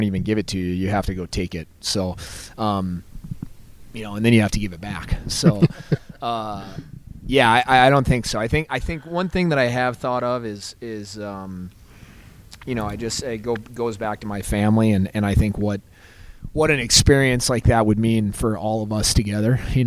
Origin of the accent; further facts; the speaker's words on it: Alabama, United States; And that's funny because I was from Alabama